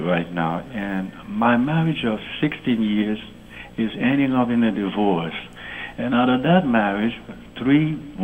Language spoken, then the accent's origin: English; West Palm Beach, Florida, United States; I'm from West Palm Beach, Florida.